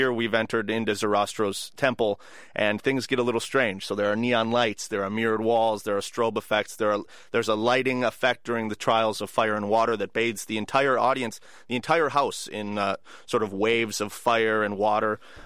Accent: Minnesota, United States; But I grew up in Minnesota. And in Minnesota, like many places in the country, I'm sure, but Minnesota particularly has a very rich choral tradition.

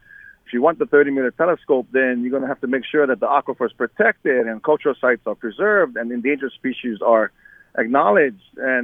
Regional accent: Hawaii, United States; I'm a Hawaiian, too.

